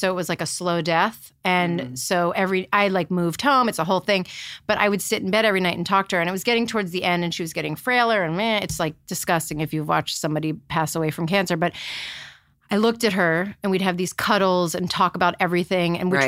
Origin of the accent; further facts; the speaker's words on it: Maryland, United States; Well, I'm from Maryland.